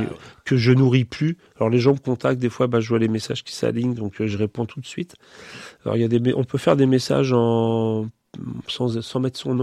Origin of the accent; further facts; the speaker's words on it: Châtellerault, Nouvelle-Aquitaine, France; je suis de Châtellerault.